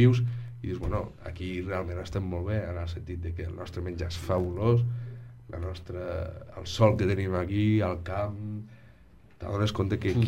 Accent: Falset, Catalonia, Spain; vaig estudiar música de petit, aquí a Falset

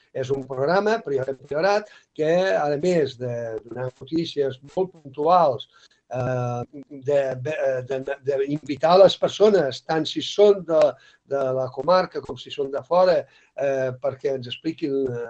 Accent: Catalonia, Spain; tant els de fora que volen visitar el Priorat com els que som del Priorat

